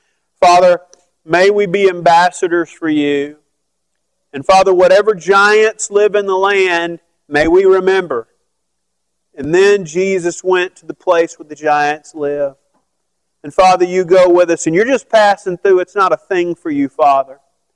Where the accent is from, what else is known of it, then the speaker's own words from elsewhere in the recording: Oklahoma, United States; I go, I'm from Oklahoma. Okay, already insane right there, okay?